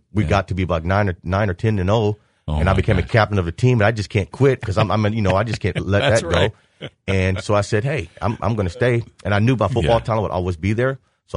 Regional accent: Galesburg, Illinois, United States; But, I was born and raised here in Galesburg, Illinois. Junior high, high school, college.

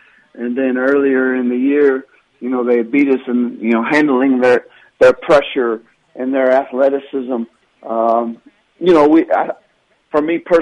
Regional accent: Galesburg, Illinois, United States; And, you know, just growing up in Galesburg, that love for basketball because of the passion for basketball there, and obviously the history.

